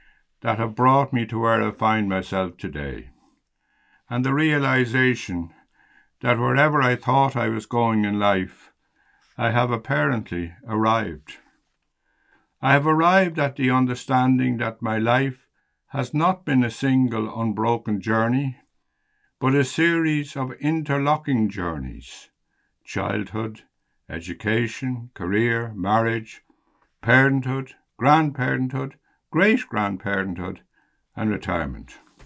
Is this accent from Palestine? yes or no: no; Dublin, Leinster, Ireland; I grew up in the Dublin Liberties in a typical Irish Catholic working-class family.